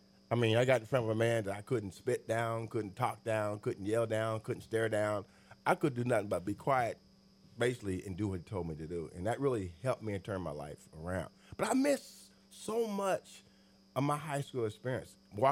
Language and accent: English; Terre Haute, Indiana, United States; My hometown is Terre Haute, Indiana, and remember Wiley High School?